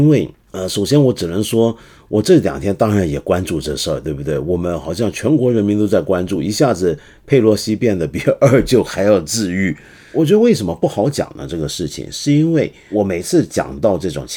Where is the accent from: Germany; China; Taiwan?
Taiwan; 我是个在台湾长大的人，我当然更不希望有任何不好的事情发生在两岸